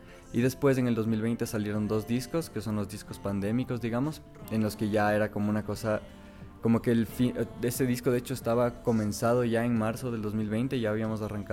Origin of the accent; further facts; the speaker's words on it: Quito, Pichincha, Ecuador; Yo soy de Quito, es una ciudad extremadamente religiosa. Hay iglesias en cada esquina